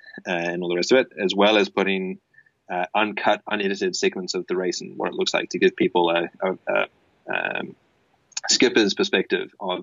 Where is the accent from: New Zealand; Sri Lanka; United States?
New Zealand; I'm there from New Zealand